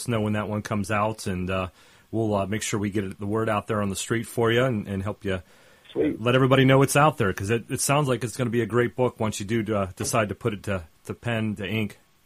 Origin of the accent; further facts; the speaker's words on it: Pittsburgh, Pennsylvania, United States; We're both from the Pittsburgh area, by the way